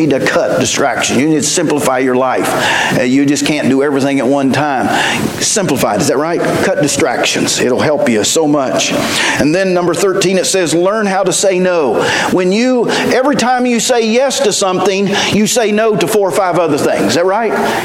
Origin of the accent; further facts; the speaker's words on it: West Virginia, United States; I grew up in West Virginia. We didn't have anything but rocks.